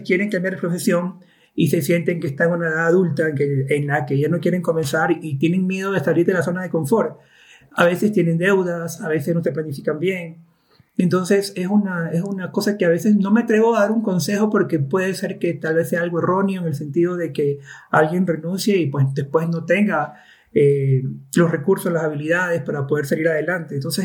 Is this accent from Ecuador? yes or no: yes; Ecuador; Yo soy de Ecuador y vivo en Cuenca ahora.